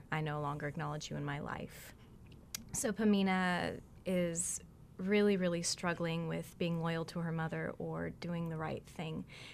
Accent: Owensboro, Kentucky, United States; I'm from Owensboro, Kentucky.

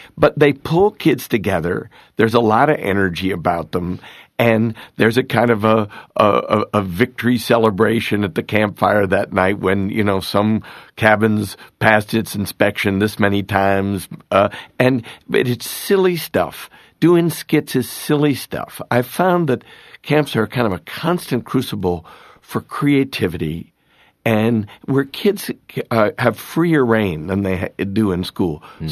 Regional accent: Northeast, United States; I am from the Northeast

